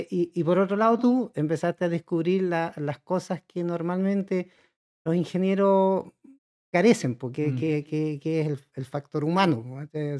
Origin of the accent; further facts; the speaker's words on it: Paso Bolsón, Los Lagos, Chile; somos cinco todavía, y nos criamos en Paso Bolsón, que está, bueno, específicamente en Lago Las Rocas. Mis padres tenían un campo, eso está de Llanada Grande, está Río Pueblo, Llanada Grande, está en el límite fronterizo. Nosotros vivíamos a 2 horas de Lito.